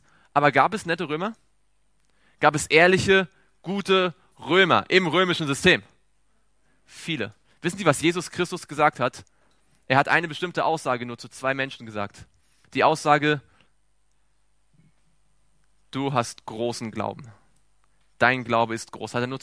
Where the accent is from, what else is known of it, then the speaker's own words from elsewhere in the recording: East Germany, Germany; born there; Ich bin gebürtig aus der ehemaligen DDR.